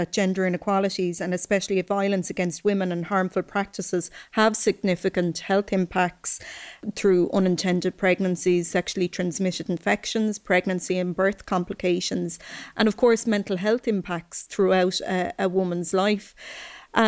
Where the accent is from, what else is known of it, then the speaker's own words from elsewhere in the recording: Ireland; I'm a senator from Ireland